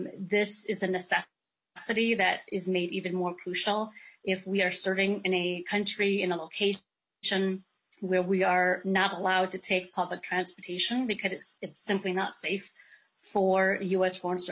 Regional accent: Minnesota, United States; Minnesota is where I grew up, after all. It's where I went to school and the University of Minnesota. It's where I own a home.

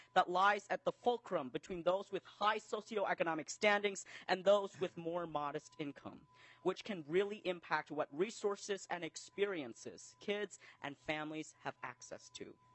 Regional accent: Vietnam; now in Rochester, United States; As a first-generation immigrant from Vietnam

